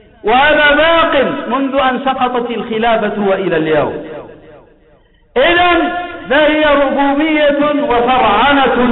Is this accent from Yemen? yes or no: yes; Yemen; عندنا في اليمن يريدون أن يعقدوا لنا مؤتمرا للحوار